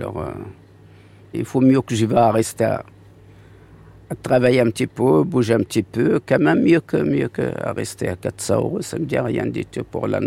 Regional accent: Souss-Massa, Morocco; French is a second language; moved away as an adult; now in France; De Maroc, à Casablanca. Je suis de la région d'Agadir, oui.

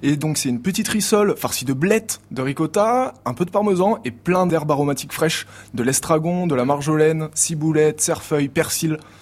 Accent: Nice, Provence-Alpes-Côte d'Azur, France; et je suis niçois, j'ai fait l'école hôtelière à Nice, et j'ai 24 ans

